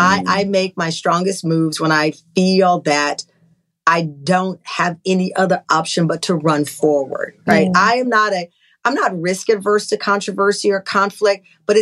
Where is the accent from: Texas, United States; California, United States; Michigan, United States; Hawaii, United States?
Texas, United States; Luling; born there; I was born in Luling, Texas, this teeny tiny town right outside of Lockhart in the Hill Country.